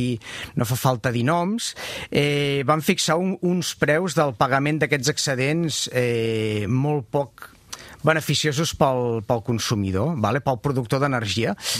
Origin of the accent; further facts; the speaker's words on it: Calella, Catalonia, Spain; now in Barcelona metropolitan area, Spain; jo soc de Calella de la Costa, no? En canvi, visc aquí a l'àrea metropolitana, no? A Calella tinc una caseta amb una tauladeta molt maca i, en canvi, aquí a l'àrea metropolitana vinc amb un pis